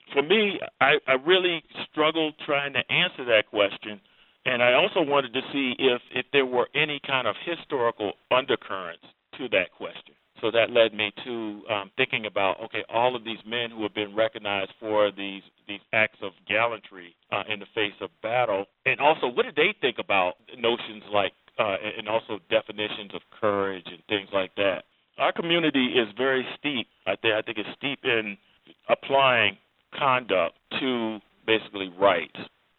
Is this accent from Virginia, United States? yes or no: yes; Norfolk, Virginia, United States; also born or lived in Darlington, South Carolina; Well, I was born in Darlington, South Carolina. My family moved from there to Norfolk, Virginia, where basically I grew up.